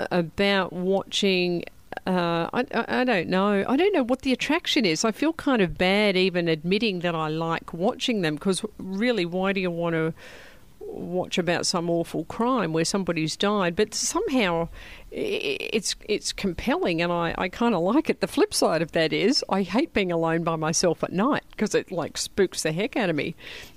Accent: Victoria, Australia; In Victoria, my home state

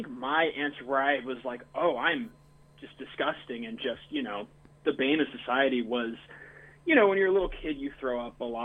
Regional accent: California, United States; It's like a chain that's like, I'm from California.

